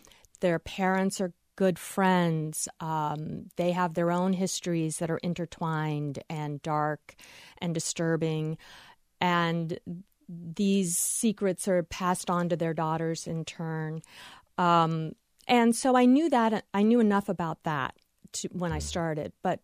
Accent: Washington, District of Columbia, United States; I based Arden and Rory on my own experience growing up in Washington, D.C. and attending an all-girls school.

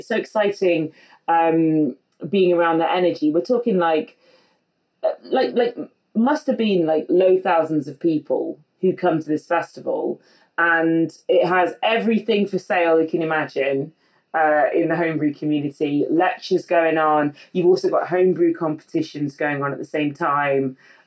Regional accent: West Midlands, United Kingdom; So step one, I came from the Midlands next to Burton-on-Trent, which is already like, that's kind of like Mecca for beer in the UK.

